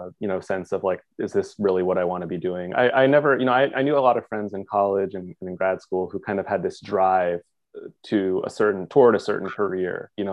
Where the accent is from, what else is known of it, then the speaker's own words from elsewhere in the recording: Japan; I was pretty much learning English and Japanese simultaneously growing up in Japan, being born there.